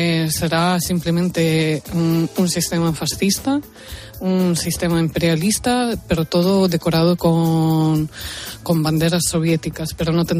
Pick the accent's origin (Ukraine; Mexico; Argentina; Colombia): Ukraine; Kyiv; Spanish is a second language; Somos los dos de Kiev, nuestras familias están aquí, nuestros amigos